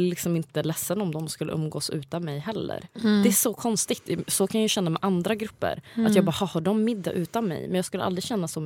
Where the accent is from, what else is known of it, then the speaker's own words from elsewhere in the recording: Värmland, Sweden; Jag är från Värmland.